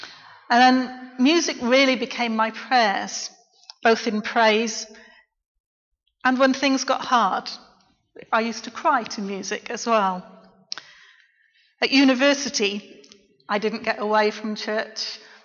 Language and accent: English; Bradford, Yorkshire and the Humber, United Kingdom; I was born in Bradford, West Yorkshire. And then when I was very small, we moved to a village in West Yorkshire called Grindleton. It's just outside Clitheroe. But then they moved the county boundaries and we found ourselves in Lancashire. So we moved back to Bradford very quickly.